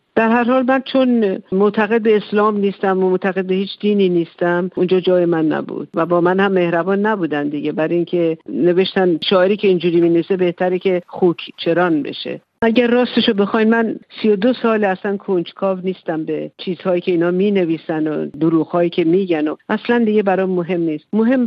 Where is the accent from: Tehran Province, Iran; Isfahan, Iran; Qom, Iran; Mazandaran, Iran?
Tehran Province, Iran; Tehran; moved away as an adult; من در تهران زاده شدم و تحصیلات متوسطم رو در ایران کردم